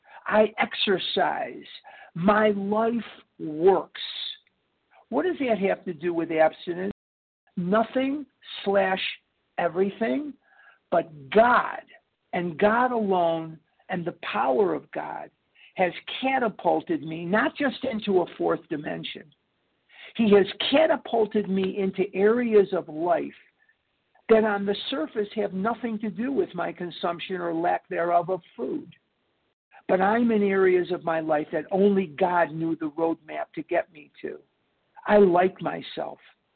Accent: Scottsdale, Arizona, United States; now in Arlington Heights, United States; I'm from Scottsdale, Arizona, but I'm currently in Arlington Heights, Illinois, across from Poop Park.

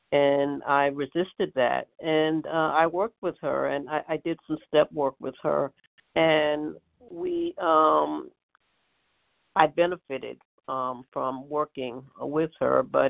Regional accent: New York City, New York, United States; I'm from Brooklyn, New York, and grateful to be at this meeting.

